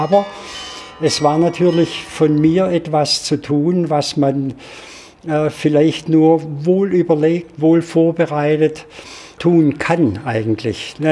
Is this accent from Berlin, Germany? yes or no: no; Esslingen, Baden-Württemberg, Germany; born there; Und da ich Esslinger bin, gebürtiger Esslinger, dann habe ich gesagt, ich will es einfach versuchen.